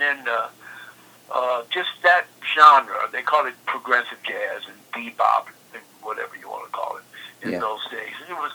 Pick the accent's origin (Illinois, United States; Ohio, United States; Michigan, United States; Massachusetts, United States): Michigan, United States; Detroit; also born or lived in Joplin, Missouri; Okay, well, I'm from Joplin, Missouri. I was born there. And I moved from Joplin in 1948 to Detroit. And then the rest of my childhood was in Detroit.